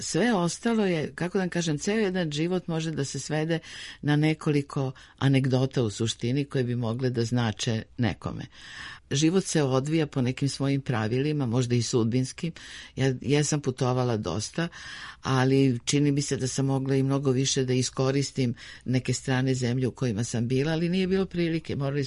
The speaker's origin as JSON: {"language": "Serbian", "region": "Belgrade", "country": "Serbia", "tie": "born or raised there", "said": "Sam Beograđanka. Rođena sam u Beogradu, studirala u Beogradu, završila arheologiju u Beogradu."}